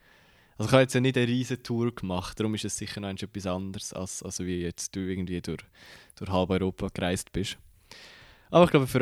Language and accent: German; Switzerland; Wir sind ja, Schweizer, wir haben Geld wie heu